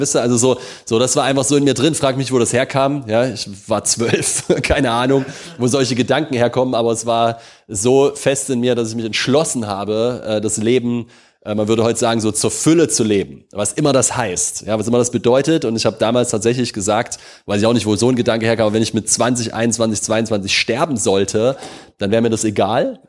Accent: Leipzig, Saxony, Germany; born there; ich bin in Leipzig geboren.

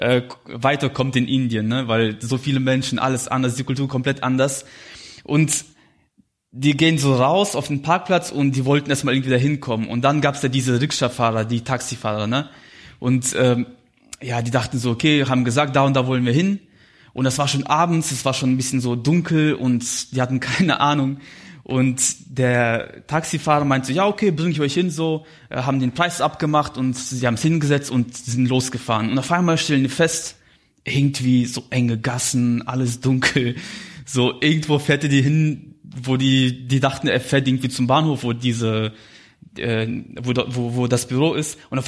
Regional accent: Minden, North Rhine-Westphalia, Germany; ich komme aus Minden

